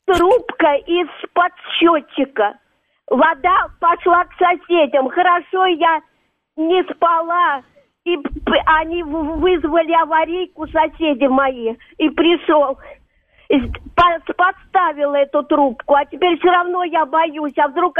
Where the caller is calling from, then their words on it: Krasnogorsk, Moscow Oblast, Russia; Ой, это я из Красногорска